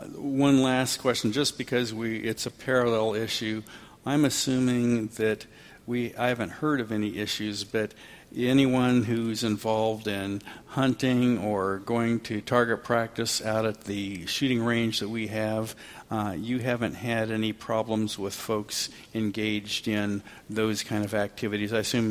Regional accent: Atascadero, California, United States; growing up in Atascadero, a bunch of us kids, really high school, would grab our 22s.

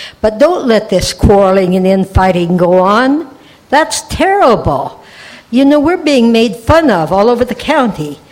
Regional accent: Oceano, California, United States; And I'm really ashamed anymore to say I'm from Oceano, and I love Oceano

